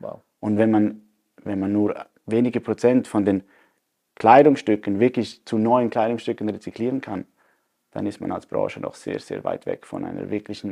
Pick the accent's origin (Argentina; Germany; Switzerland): Switzerland; Graubünden; Und wir haben 10, 12 Jahre in Zürich gelebt. Und wenn du in Zürich lebst als Bündner, dann bist du der Bergler.